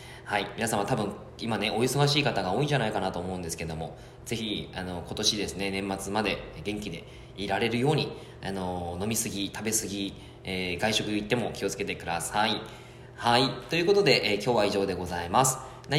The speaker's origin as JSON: {"language": "Japanese", "region": "Yamagata", "country": "Japan", "lives_now": "Fukuoka, Japan", "said": "僕の山形出身なんで、うわめんどくせえと思っちゃうんですよね"}